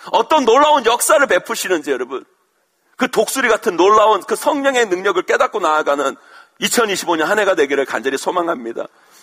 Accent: Seoul, South Korea; born there; 저는 서울에서 태어났지만, 우리 아버님 고향이 충청남도 논산인데, 제가 겨울방학, 여름방학 되면 항상 시골에 갔어요.

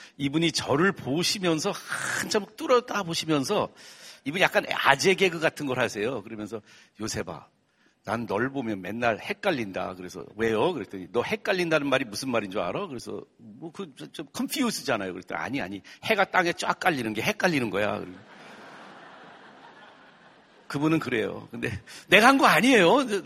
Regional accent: South Korea; born there; 우리 어머니가 미국 분이신데 제가 한국에서 태어났잖아요. 그래서 항상 사람들이 나한테 왜 이렇게 한국말 잘하냐고 물어보는데요.

